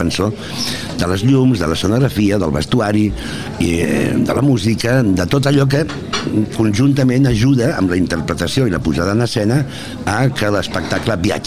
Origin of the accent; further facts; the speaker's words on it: Barcelona, Catalonia, Spain; jo soc barceloní i m'agrada molt que a casa vegin les meves coses.